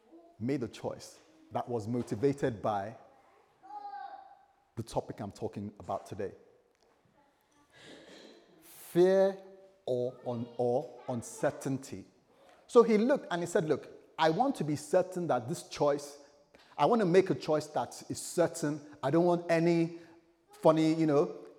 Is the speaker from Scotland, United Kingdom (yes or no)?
no; London, United Kingdom; now in Bristol, United Kingdom; we came from West London to Bristol here. It was a bit of a challenge.